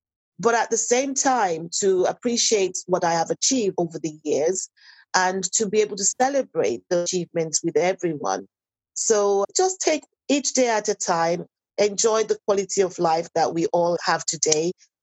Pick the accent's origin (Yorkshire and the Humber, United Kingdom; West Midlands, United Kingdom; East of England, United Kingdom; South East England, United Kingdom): West Midlands, United Kingdom; Coventry; I was born here in Coventry, went to primary school, secondary school, and I've been in the higher educational system too in this country.